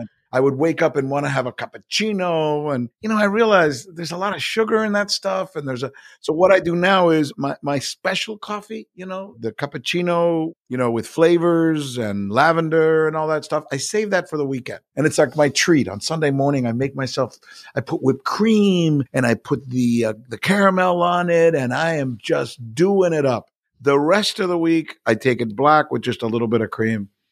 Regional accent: Florida, United States; these were all over, for example, where I grew up in South Florida and in Tampa and in parts of Florida, they're everywhere.

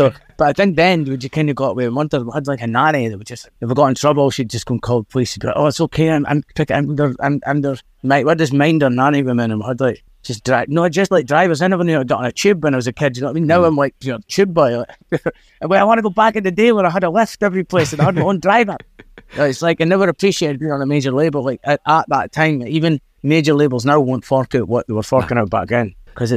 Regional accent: Dundee, Scotland, United Kingdom; place we're from in Drybra and Dundee, but it's not like we've never really talked about like, oh, we're from Drybra

